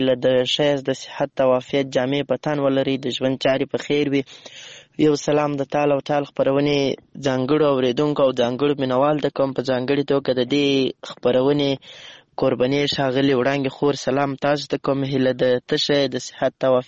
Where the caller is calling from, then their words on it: Lashkar Gah, Helmand, Afghanistan; accent: Helmandi; له هلمند په مرکز لشکرګاه ښاره پیغام درته پرېږدم